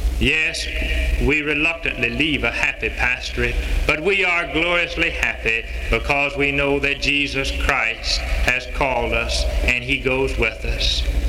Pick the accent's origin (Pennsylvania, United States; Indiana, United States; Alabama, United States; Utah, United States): Alabama, United States; I was called to go to one of the finest churches in my home state of Alabama, just 40 miles from my mother and father's home.